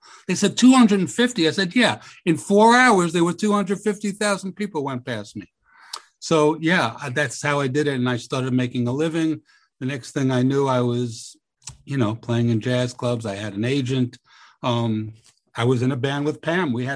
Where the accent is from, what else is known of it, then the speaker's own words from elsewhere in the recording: New York City, New York, United States; where I grew up in Coney Island, and I was just there last week.